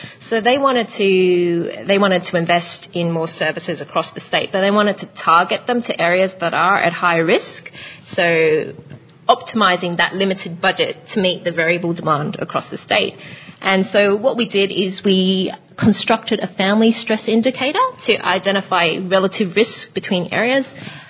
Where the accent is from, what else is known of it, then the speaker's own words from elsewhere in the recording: Sydney, New South Wales, Australia; because we're from Sydney